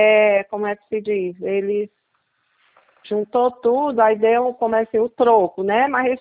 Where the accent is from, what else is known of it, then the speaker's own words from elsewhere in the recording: Ceará, Brazil; sou do Ceará mesmo.